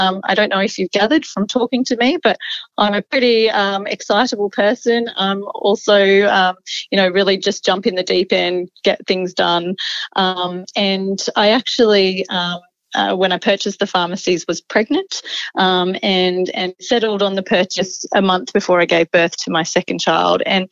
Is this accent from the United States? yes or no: no; Byron Bay, New South Wales, Australia; also born or lived in Mount Isa; now in Emerald, Australia; Interestingly, I guess I'm actually a coastal girl. So I'm originally from Byron Bay. And after doing uni, I spent a couple of years working in Mount Isa.